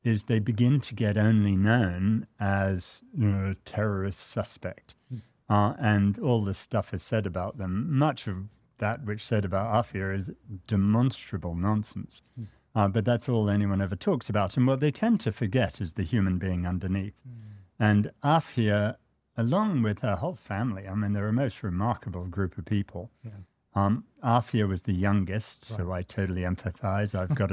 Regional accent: United States; I speak as an American when I say that.

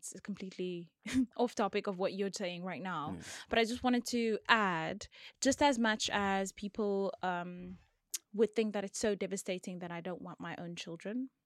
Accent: George, Western Cape, South Africa; So I'm from George.

